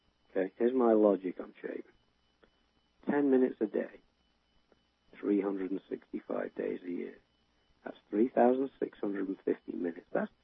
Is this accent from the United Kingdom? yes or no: yes; England, United Kingdom; as you obviously can tell from my accent, where I grew up. I grew up in England, and in the 70s